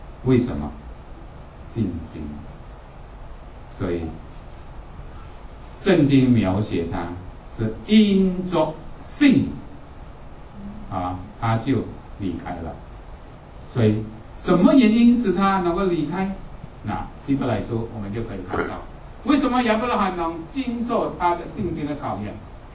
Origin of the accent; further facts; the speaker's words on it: China; now in United States; 我们从中国来